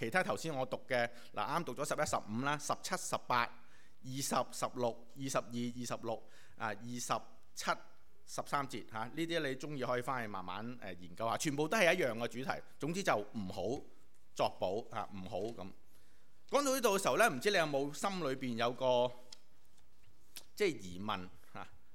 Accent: China; 所以咧就即係又幾啱我哋中國人嘅文化啊！

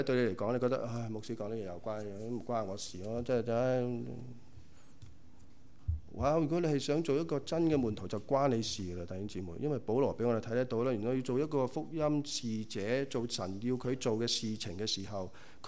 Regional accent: China; now in Canada; 我哋係中國人，住喺加拿大西方文化，係咪？

